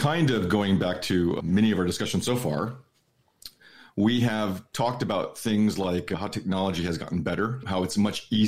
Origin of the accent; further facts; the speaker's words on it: United States; being an American, I'm constantly keeping an eye on what's going back on at home